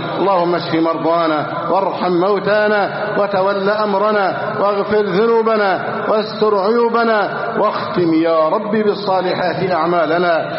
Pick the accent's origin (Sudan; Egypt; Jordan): Egypt